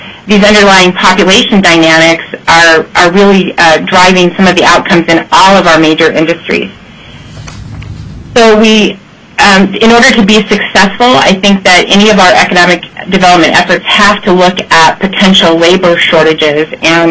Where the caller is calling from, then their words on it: Anchorage, Alaska, United States; And I am calling from Anchorage tonight and thankfully not boarding a plane.